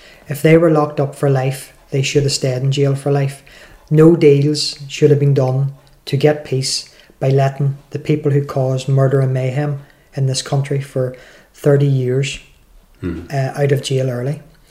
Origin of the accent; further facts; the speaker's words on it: Northern Ireland, United Kingdom; because I feel that Northern Ireland is part of the United Kingdom. So that means I am British.